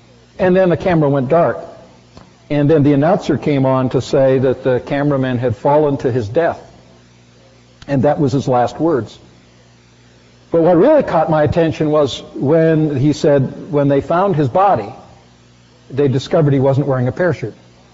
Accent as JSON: {"language": "English", "town": "Vancouver", "region": "British Columbia", "country": "Canada", "tie": "born or raised there", "said": "I had the privilege this week of being up in Vancouver, which is my hometown"}